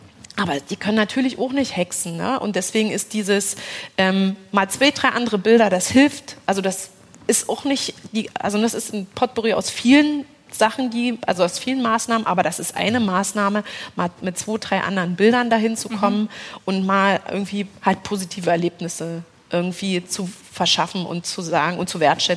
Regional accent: Saxony, Germany; ich komme aus der Ecke von Bautzen

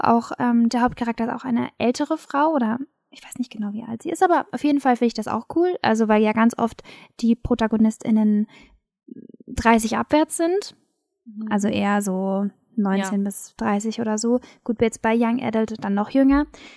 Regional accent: East Germany, Germany; ich bin ja im Osten geboren. auch aufgewachsen im Osten. Und bei uns ist es relativ normal und auch sehr typisch, dass Menschen nackt baden gehen im See.

